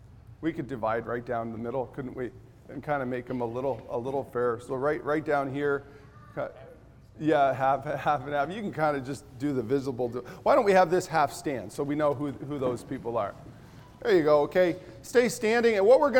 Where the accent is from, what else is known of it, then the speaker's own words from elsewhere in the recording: Guatemala; I grew up in Guatemala